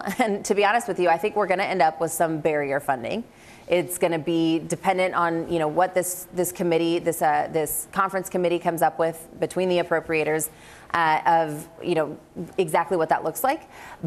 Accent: California, United States; from California."

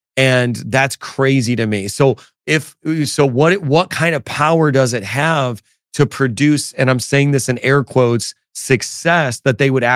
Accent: Chicago, Illinois, United States; because I'm originally from Chicago area. So I'm like an old school, like 90s era Bulls fan.

